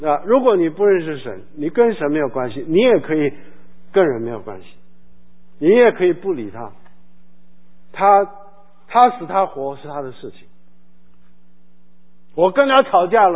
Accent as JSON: {"language": "Chinese", "country": "China", "said": "我们中国人说破镜难重圆"}